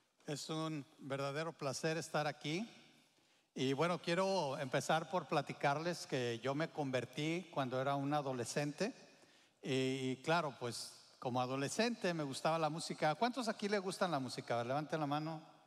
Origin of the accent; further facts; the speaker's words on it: Mexico; yo nací, crecí en México, también mi esposa